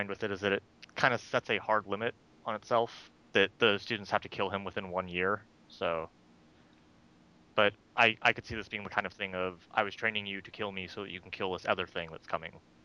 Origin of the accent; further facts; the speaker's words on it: United States; I'm clearly an American, and I got into this unmarked cab, so.